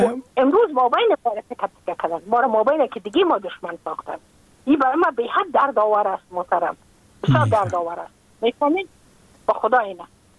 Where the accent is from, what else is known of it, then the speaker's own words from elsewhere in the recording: Afghanistan; moved away as an adult; now in United States; از اینکه ما که از افغانستان بقا آمدم ما اون سال بودم 28 ساله.